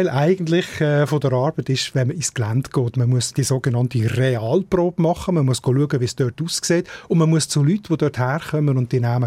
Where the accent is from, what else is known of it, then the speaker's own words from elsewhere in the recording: Nunningen, Solothurn, Switzerland; gleichzeitig hat meine Heimatgemeinde Nunningen gefragt